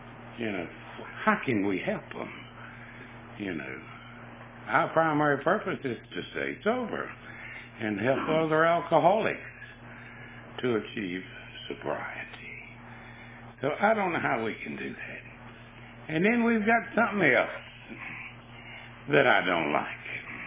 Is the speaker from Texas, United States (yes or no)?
no; Durham, North Carolina, United States; And Durham, it's my hometown.